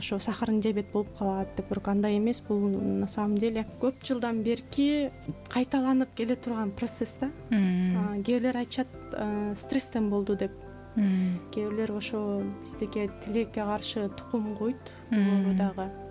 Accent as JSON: {"language": "Kyrgyz", "town": "Belovodskoye", "region": "Chuy Region", "country": "Kyrgyzstan", "said": "Мен өзүм Беловодскийден болом."}